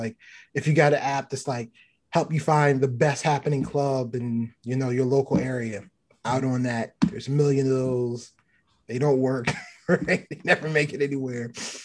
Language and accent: English; Baltimore, Maryland, United States; originally from East Baltimore, so from my hometown.